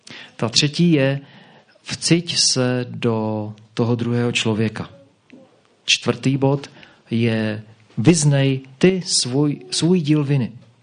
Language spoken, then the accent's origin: Czech; Moravia, Czechia; Já pocházím z Moravy